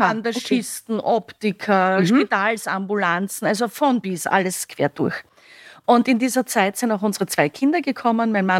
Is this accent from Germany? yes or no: no; Graz, Styria, Austria; also born or lived in Vienna; Ich bin eigentlich in Wien geboren, aber habe meine ganze Kindheit und Jugend in der Steiermark verbracht, bin in Graz in die Schule gegangen und dann wieder zum Studium der Veterinärmedizin eben nach Wien gekommen